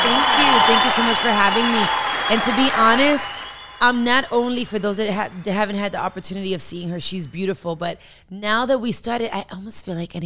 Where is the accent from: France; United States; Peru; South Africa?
United States; Miami, Florida; I am an artist. I am Dominican born and raised in Miami. I am an activist for the Afro-Latino community.